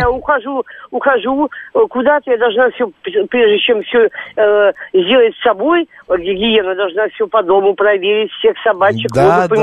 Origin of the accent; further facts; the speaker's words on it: Moscow Oblast, Russia; born there; там, где я родилась, в Московской области.